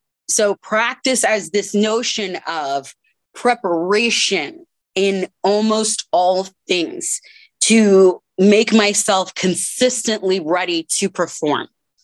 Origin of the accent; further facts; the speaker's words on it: Tacoma, Washington, United States; I was one of like five Black students at my elementary school down here in Tacoma.